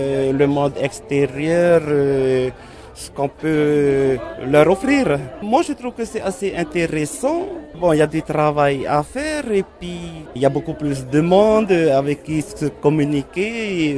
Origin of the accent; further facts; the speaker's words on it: Maupiti, French Polynesia; Premièrement, faire découvrir le tourisme de Maupiti, puisqu'on est de Maupiti.